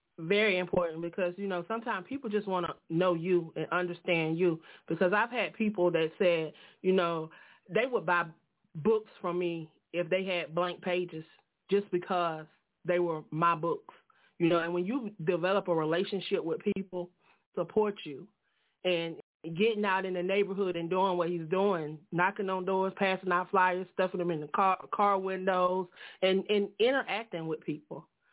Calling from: Atlanta, Georgia, United States; I'm calling from Atlanta today.

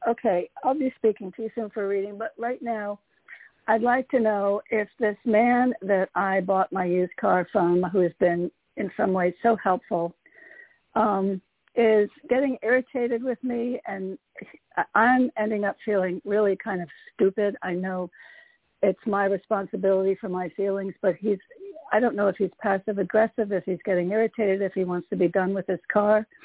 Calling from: Connecticut, United States; Hey, Tony … from Connecticut.

